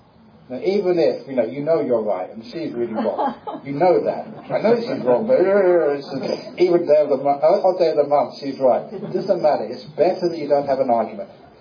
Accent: Australia; Because I come from Australia.

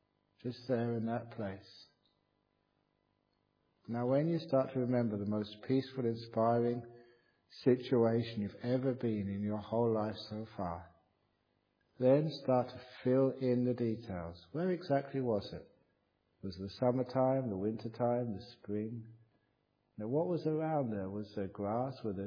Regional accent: England, United Kingdom; maybe it's because I'm English, because English, we're very, very respectful of eccentricity.

